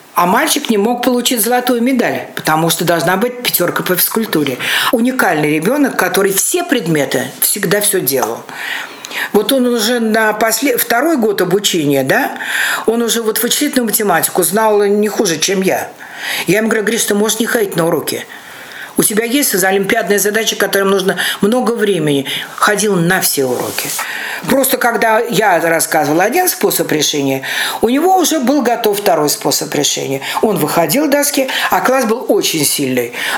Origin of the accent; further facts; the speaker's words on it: Saint Petersburg, Russia; Это потом выяснилось, что да, я ленинградка